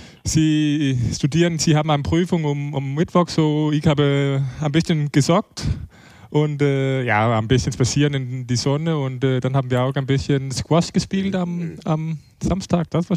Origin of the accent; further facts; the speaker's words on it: Denmark; German is a second language; Und in meiner Heimat in Dänemark gibt es auch Zuschauer jetzt.